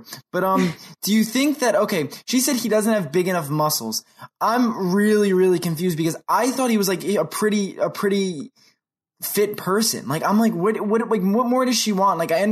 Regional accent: New Jersey, United States; born and bred in New Jersey, it is a very different place than New York. We are New York's armpit.

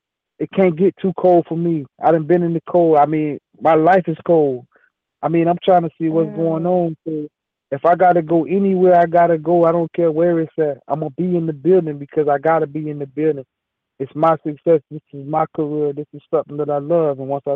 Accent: Clarksdale, Mississippi, United States; born there; now in Florida, United States; I live in Florida. I live in Florida. I was born in Clarksdale, Mississippi. I've lived in Mississippi before, man.

